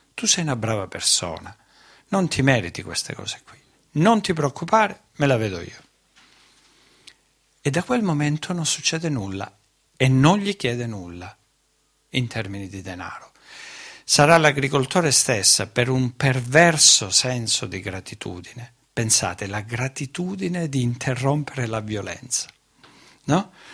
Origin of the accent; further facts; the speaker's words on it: Calabria, Italy; Vedete, non è assolutamente vero che la mia terra è una terra omertosa. È una terra di uomini valorosi ed è una terra fatta di imprenditori coraggiosi.